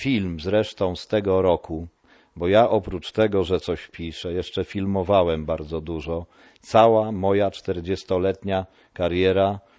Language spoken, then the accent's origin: Polish; Wejherowo, Pomeranian Voivodeship, Poland; Nie jesteście z Gdyni. No ja odpowiadam, że nie. A skąd jesteście? No z Wejherowa.